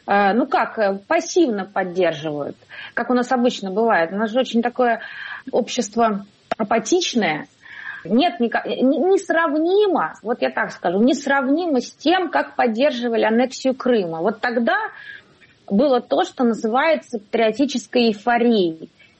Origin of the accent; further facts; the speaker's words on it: Russia; moved away as an adult; я уехала из России в 2015 году